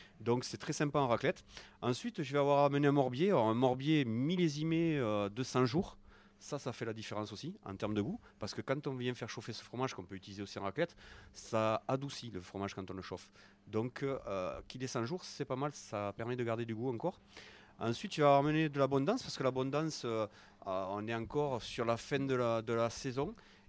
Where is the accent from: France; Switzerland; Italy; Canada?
Switzerland; Mais voilà, on est suisse.